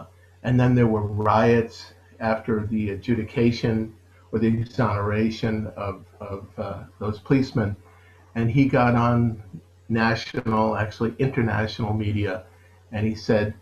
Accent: United States; because of my belief system or because I'm American, they don't

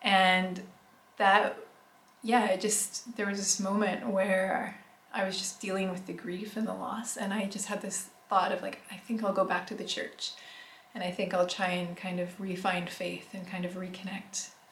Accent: Canada; now in Istanbul, Turkey; I am a Canadian living in Istanbul, Turkey. I converted to Islam in 2006, and I've been living in Istanbul for the last 10 years.

